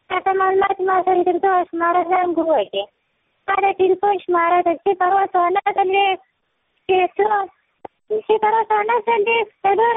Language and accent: Pashto; Ghazni, Afghanistan; زه د غزنی ولایت یم.